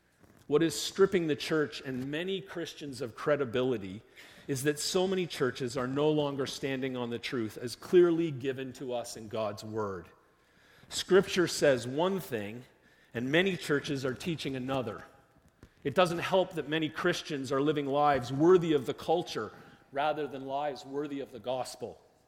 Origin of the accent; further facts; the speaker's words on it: Canada; Advertising and the culture tell me I am Canadian. And while I am